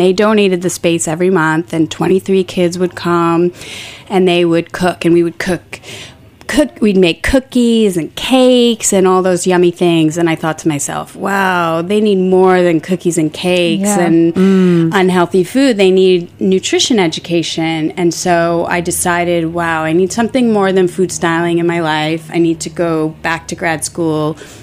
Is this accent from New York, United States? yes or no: yes; Port Jefferson, New York, United States; also born or lived in Stony Brook; I grew up on Long Island.